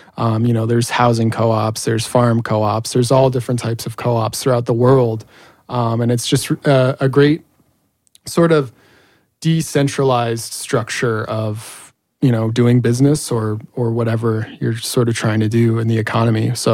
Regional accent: Sierra Vista, Arizona, United States; And Sierra Vista, Arizona is my hometown.

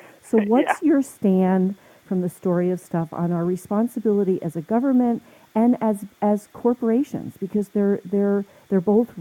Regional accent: New Jersey, United States; I grew up in New Jersey, and I remember literally we could have walked across the Hudson River

